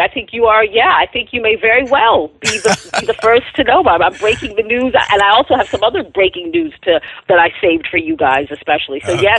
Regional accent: New York City, New York, United States; also born or lived in Los Angeles, United States; I came back to New York City in 1999, where I'm originally from. I'm born and raised in Chelsea, but after college, I moved out to L.A.

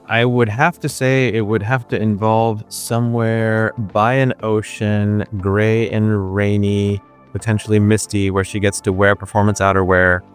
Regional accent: India; And the thing is, though, growing up in India, for me

